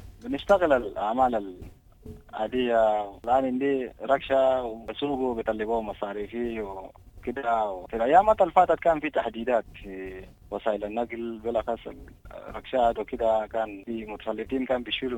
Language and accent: Arabic; Sudan; كلنا بنتدرب منه كسودانيين مختلف أنحاء السودان